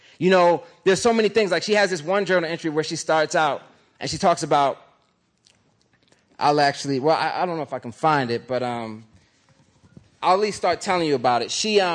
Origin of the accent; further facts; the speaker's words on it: Philadelphia, Pennsylvania, United States; So that's what we called each other growing up in Philly, as you got most of y'all know.